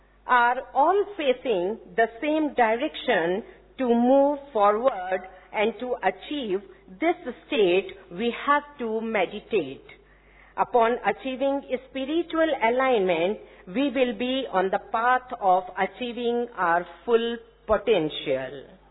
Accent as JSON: {"language": "Hindi", "region": "Rajasthan", "country": "India", "tie": "born or raised there", "said": "क्योंकि मैं राजस्थान में ही पली बड़ी हुई हूँ, यहीं पे मेरे पिताजी सर्विस किया करते थे"}